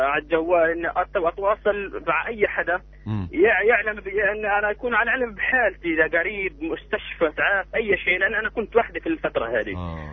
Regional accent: Gaza Strip, Palestine; هي الفكره كانت من لما طلعت من غزه

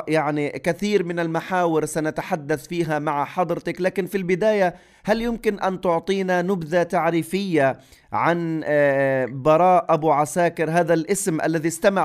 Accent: Palestine; وهذا ربما رسالة لنا كفلسطينيين إنه يجب أن نراكم قوتنا لندافع عن حقنا

